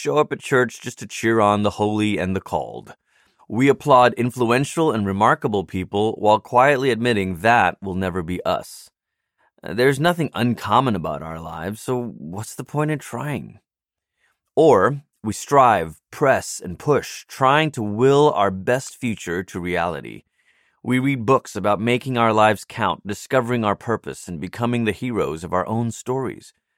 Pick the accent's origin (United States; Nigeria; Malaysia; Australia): Malaysia; I grew up in Malaysia, where roti was my daily bread.